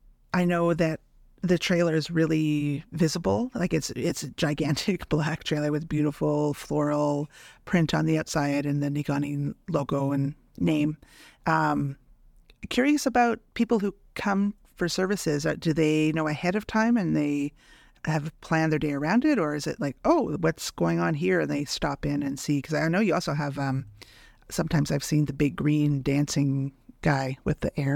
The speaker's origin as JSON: {"language": "English", "town": "Serpent River", "region": "Ontario", "country": "Canada", "said": "Of course, I'm from Serpent River, so that makes me really proud that that's where it's housed out of."}